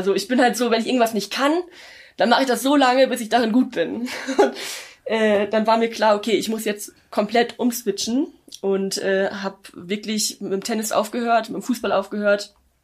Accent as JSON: {"language": "German", "town": "Löningen", "region": "Lower Saxony", "country": "Germany", "tie": "born or raised there", "said": "in einer normalen Turnhalle in Löning, in meiner Heimat"}